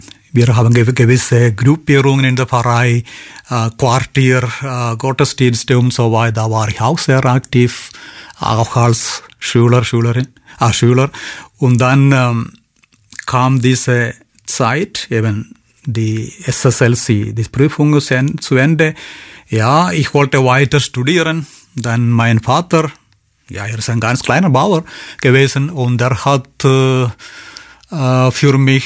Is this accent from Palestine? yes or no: no; Kerala, India; German is a second language; Aus Kerala komme ich, aus Südindien. Ich bin in einem ganz einfachen kleinen Dorf aufgewachsen. Dort ist die Christen mehrheitlich